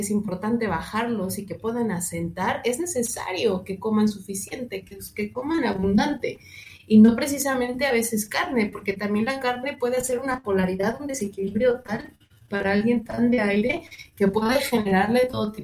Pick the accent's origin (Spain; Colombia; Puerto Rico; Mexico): Mexico; porque como mexicanos tenemos una gama increíble de lechugas, ¿no?